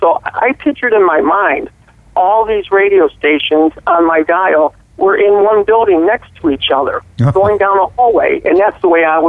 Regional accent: Cleveland, Ohio, United States; You know, growing up in Cleveland, Ohio, it was a great spot for hit makers back then.

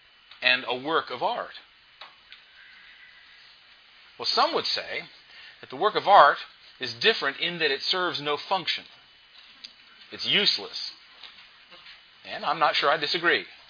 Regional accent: Memphis, Tennessee, United States; I'm from Memphis, and it's very warm there

